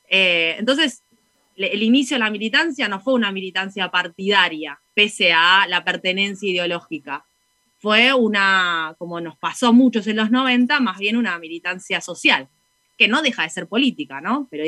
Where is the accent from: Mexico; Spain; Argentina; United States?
Argentina; Lomas de Zamora, Buenos Aires Province; una NIC lomense, nacida y criada en Lomas de Zamora, en la República de Lomas de Zamora. Soy criada en un matriarcado